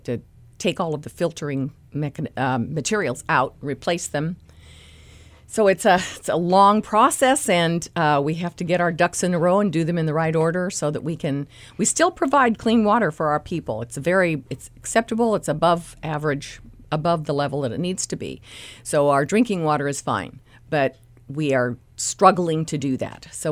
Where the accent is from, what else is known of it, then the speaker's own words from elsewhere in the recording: California, United States; because you know, we're from California.